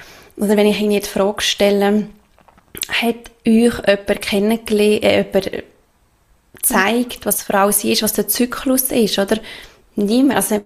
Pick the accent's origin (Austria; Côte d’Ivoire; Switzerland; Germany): Switzerland; Ich bin, glaube ich, 32 jetzt geworden, ja. Ich komme aus der Schweiz, lebe nicht mehr in einem festen Zuhause. Seit jetzt dann bald 2 Jahren. Wir leben unterwegs, also meine Mann und ich.